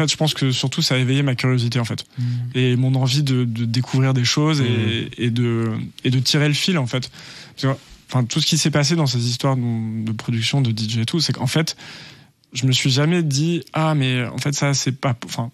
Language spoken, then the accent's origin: French; Annecy, Auvergne-Rhône-Alpes, France; j'ai grandi dans à Annecy, une petite ville dans les Alpes où on parle pas vraiment de musique.